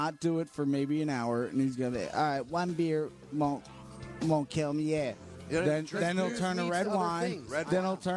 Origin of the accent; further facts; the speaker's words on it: Ireland; How many Irish people does it take to change the light bulb? I'm Irish.